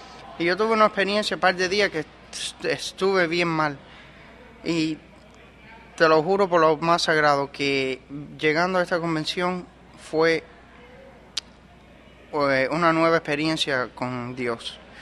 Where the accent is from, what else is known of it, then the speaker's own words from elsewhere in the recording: Miami, Florida, United States; Soy de Miami, soy cubano.